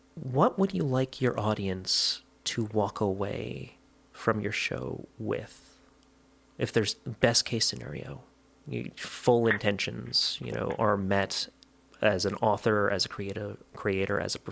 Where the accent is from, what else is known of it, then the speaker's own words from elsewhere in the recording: Canada; being a Canadian